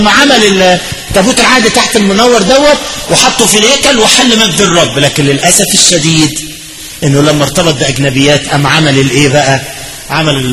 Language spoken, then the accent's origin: Arabic; Egypt; والاستعمار كان عندنا في مصر الانجليزي، احنا عايشين في بلدنا والانجليز جم،